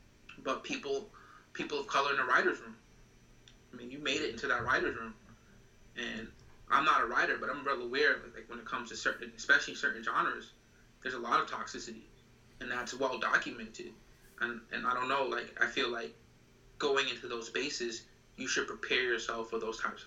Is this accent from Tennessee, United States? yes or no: no; Boston, Massachusetts, United States; I grew up in Boston, right, where people say, like, yo, that's a white city, it's racist